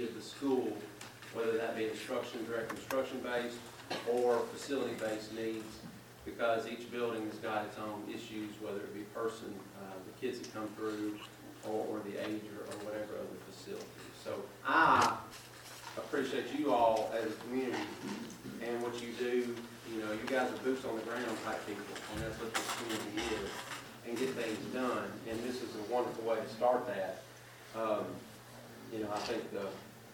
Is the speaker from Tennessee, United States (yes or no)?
yes; Hendersonville, Tennessee, United States; I love it, and I grew up in Hendersonville, so I feel like I can speak freely from that angle too.